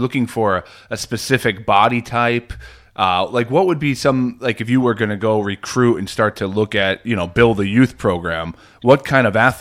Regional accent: United States; like we growing up in America, you know, the culture of baseball, culture of whatever, football, things like that.

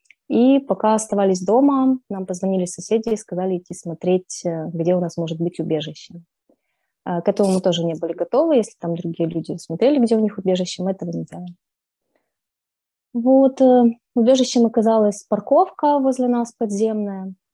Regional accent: Kyiv, Ukraine; я из Киева. Сейчас я под Киевом с мужем и моими родителями в доме моих бабушки и дедушки, где я, в общем-то, провела детство, выросла.

